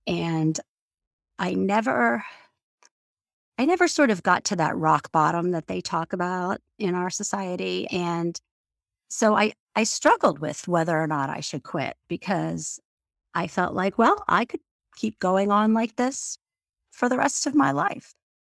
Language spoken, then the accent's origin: English; Florida, United States; also born or lived in New York City / Washington, D.C.; I grew up in Florida, and after I graduated college, I lived in New York City for about 7.5 years.